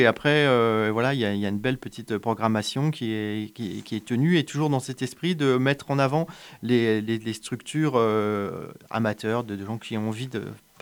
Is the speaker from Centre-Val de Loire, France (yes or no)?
no; Grand Est, France; moi, je suis originaire des Vosges, je travaille dans le Nord.